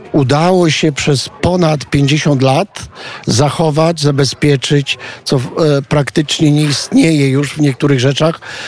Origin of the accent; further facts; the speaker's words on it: Myczków, Subcarpathian Voivodeship, Poland; born there; ja się urodziłem tutaj w Myczkowie, we własnym starym domu i w niedzielę jeszcze do tego